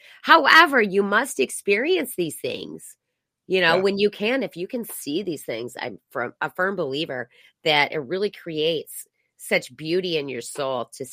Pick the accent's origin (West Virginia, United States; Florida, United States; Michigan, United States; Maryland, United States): Michigan, United States; We will be talking about the Reawaken America Tour in Michigan. That's right. They're coming to my home state.